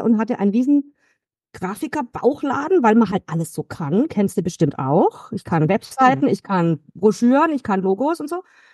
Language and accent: German; Stuttgart, Baden-Württemberg, Germany; Ich bin aus Stuttgart